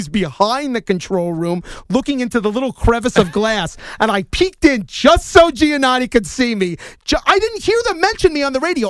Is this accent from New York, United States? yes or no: yes; New York, United States; we get to share in that with everybody else that we grew up with here in New York.